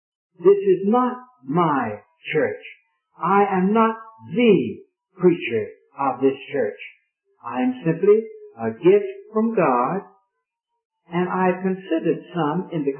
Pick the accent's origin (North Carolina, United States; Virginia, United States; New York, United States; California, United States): North Carolina, United States; Raleigh; that's what I was brought up on in Raleigh, North Carolina.